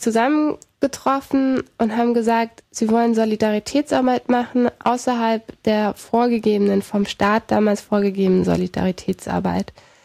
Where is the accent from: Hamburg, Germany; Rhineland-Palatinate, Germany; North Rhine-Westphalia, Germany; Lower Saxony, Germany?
Rhineland-Palatinate, Germany; Mainz; now in Berlin, Germany; Nee, ich komme aus Mainz und bin auch erst seit 5 Jahren in Berlin.